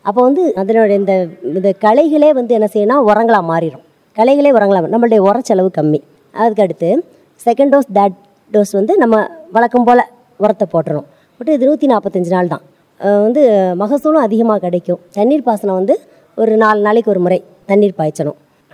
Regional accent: Vasudevanallur, Tamil Nadu, India; நான் வாசுதேவநல்லூர் கிராமத்தை சேர்ந்தவள்.

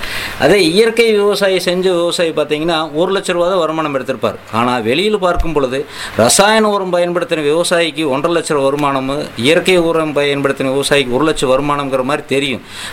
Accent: Gobichettipalayam, Tamil Nadu, India; என்னுடைய சொந்த ஊர் கோபிச்செட்டிப்பாளையம்.

